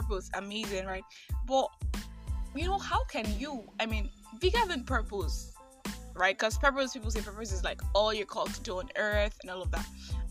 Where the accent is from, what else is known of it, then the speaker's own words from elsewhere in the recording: Nigeria; I am that Nigerian Christian alcoholic, and welcome to another episode.